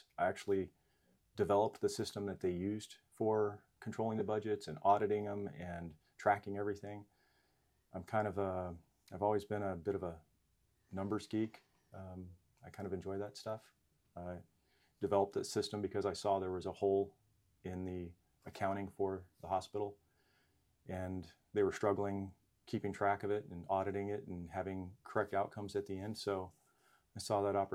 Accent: California, United States; born or raised there

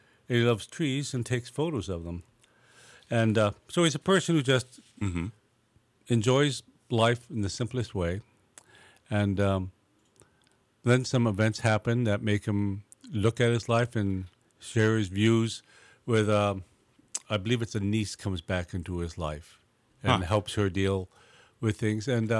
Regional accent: Hollywood, California, United States; I grew up down in Hollywood, and I was lucky enough to go see the show live on Sunset Strip back when I was 18.

